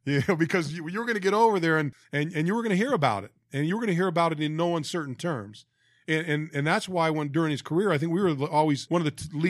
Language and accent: English; Milpitas, California, United States; Joe and I are both Northern California guys. Joe's from Marysville. I'm from Milpitas.